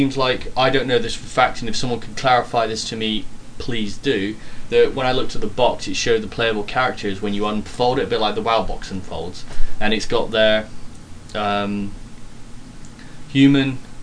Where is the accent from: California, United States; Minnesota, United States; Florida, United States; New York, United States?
Minnesota, United States; I come from Minnesota.